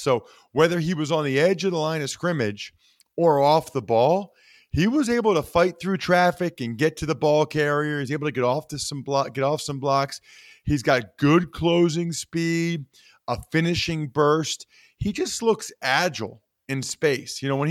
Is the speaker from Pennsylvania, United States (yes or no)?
yes; Reading, Pennsylvania, United States; I'm from Reading, so I'm fully aware of what he did against Berks Catholic.